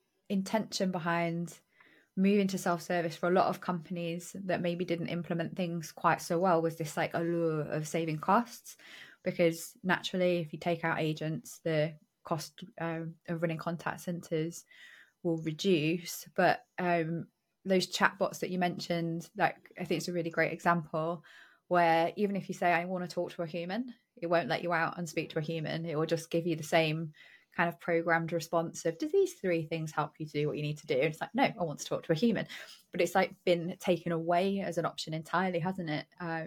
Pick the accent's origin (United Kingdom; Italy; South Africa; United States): United Kingdom; And again, back to being British and hating to wait around.